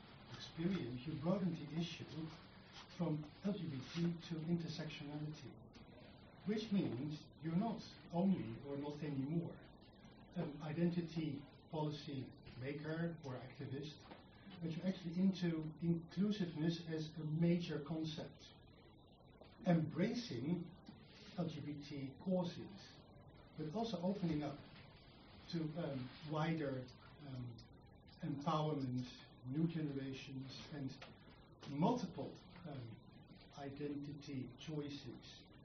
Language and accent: English; Amsterdam, North Holland, Netherlands; I'm from Amsterdam.